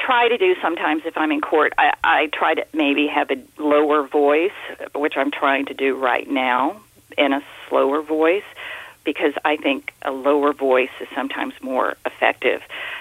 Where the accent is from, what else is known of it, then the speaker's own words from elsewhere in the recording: Arkansas, United States; also born or lived in Greenville, Mississippi / Tennessee; now in New York, United States; I grew up in the South. I was born in Greenville, Mississippi. And I grew up in Arkansas. I went to college in Tennessee, and I was lucky enough to go to law school here in New York.